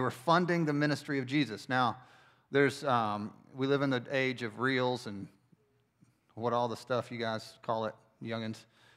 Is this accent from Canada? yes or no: no; Winston-Salem, North Carolina, United States; born there; And I'm a North Carolinian. I was born in Winston, and I didn't know what Hoop Cheese was.